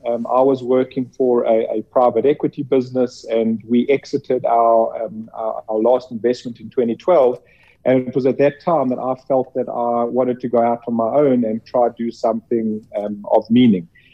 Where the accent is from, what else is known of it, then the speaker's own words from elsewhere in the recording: South Africa; Myself and my partners have been serial entrepreneurs growing up in South Africa